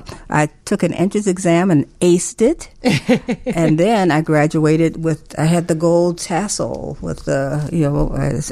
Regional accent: Chicago, Illinois, United States; Well, I grew up in the area what we call Bronzeville now. When I was growing up, it was called Grand Boulevard.

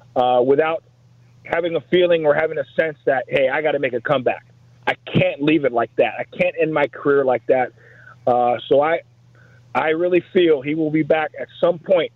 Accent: Chicago, Illinois, United States; You know, I grew up in Chicago.

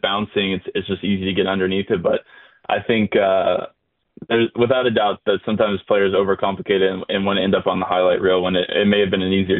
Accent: Dallas, Texas, United States; I think I got to have one local growing up in Dallas, being a local guy

